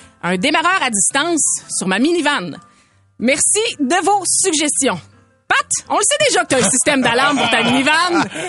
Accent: Thetford Mines, Quebec, Canada; Oui, on s'approche de ma ville natale, Thetford Mines.

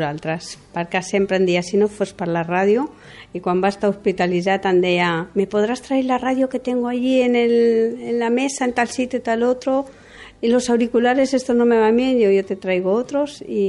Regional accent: Galicia, Spain; com que jo soc gallega, sempre parlàvem en castellà.

